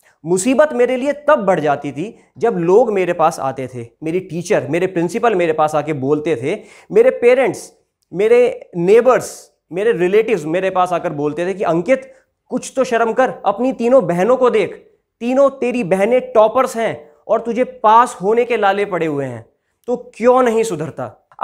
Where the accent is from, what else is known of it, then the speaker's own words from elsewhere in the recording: Saharanpur, Uttar Pradesh, India; मेरी कहानी शुरू होती है मेरे शहर से, सहारनपुर से। वहाँ मेरी 3 बड़ी बहनें और मैं उनका अकेला छोटा भाई।